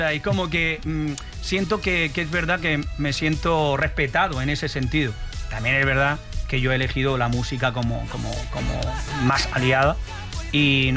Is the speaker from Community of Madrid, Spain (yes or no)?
no; Almería, Andalusia, Spain; ha venido bien vivir también fuera de mi tierra para darme cuenta de lo especial que es. Es decir, siempre que aterrizo en Almería o siempre que llego a la tierra de Andalucía, digo, qué bonito